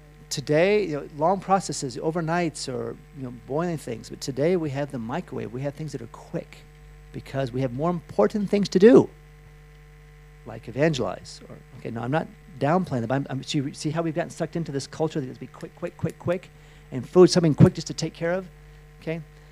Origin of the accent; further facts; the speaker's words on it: United States; now in Europe; I mean, I grew up in America. It was normal to pop pills. We just thought that was normal. I came to Europe